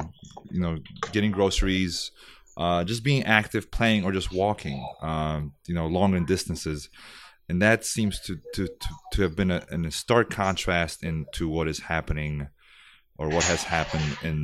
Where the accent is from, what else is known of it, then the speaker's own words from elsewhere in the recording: Szczecin, West Pomeranian Voivodeship, Poland; I grew up in Szczecin in Western Poland.